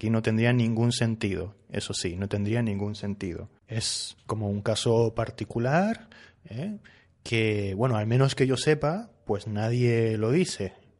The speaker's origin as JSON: {"language": "Spanish", "country": "Spain", "said": "Yo soy español, ¿sí? Y aquí en España usamos qué más sustantivo."}